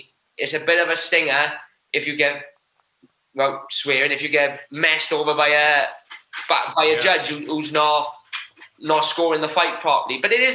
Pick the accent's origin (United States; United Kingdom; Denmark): United Kingdom; as much slack as the British guys get, we do get a little bit tough. At the same time, they know they need British guys coming through.